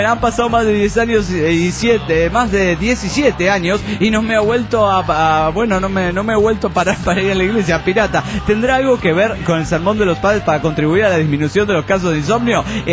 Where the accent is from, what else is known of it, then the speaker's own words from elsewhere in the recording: Toluca, State of Mexico, Mexico; de Toluca, México.